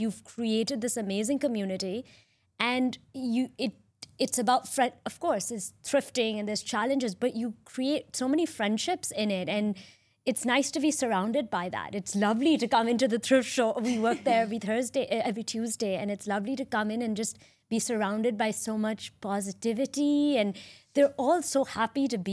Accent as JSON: {"language": "English", "country": "Pakistan", "moved": "as an adult", "lives_now": "Dubai, United Arab Emirates", "said": "I'm from Pakistan. I moved and have predominantly worked in the nonprofit sector over there. I got married and moved to Dubai"}